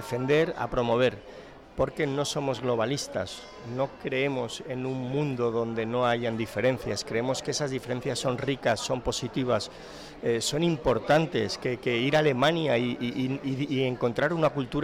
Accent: Valencian Community, Spain; igual que la tenemos como valencianos, nuestra identidad inequívoca como valencianos, como pueblo valenciano

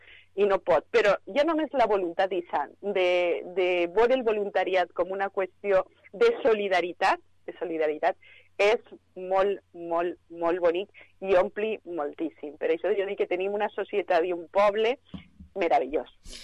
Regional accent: Vila-real, Valencian Community, Spain; Jo soc ambaixadora del meu poble, allà on vaig sempre ho dic, que Vila-real és lo millor del món.

